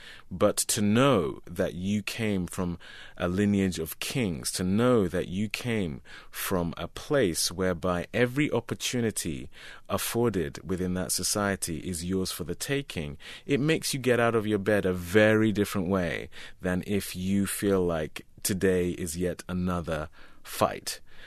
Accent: London, United Kingdom; These were all things that were badges of honor where I grew up in North London.

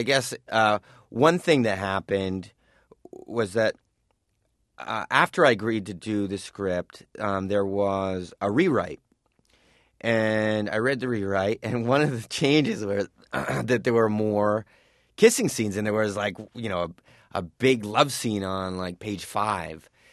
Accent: Palo Alto, California, United States; because I grew up in the Bay Area in Palo Alto, 45 minutes away from San Francisco.

